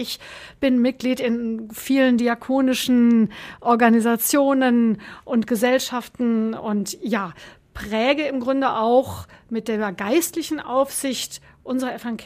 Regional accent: North Rhine-Westphalia, Germany; moved away as an adult; Ich bin geboren im tiefen Sauerland in Westfalen, 1965 im November, also vor 55 Jahren.

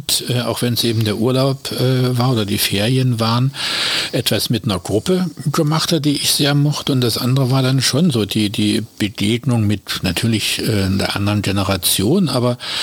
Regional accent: Dresden, Saxony, Germany; Ich bin in Dresden geboren und da eben auch zur Schule gegangen.

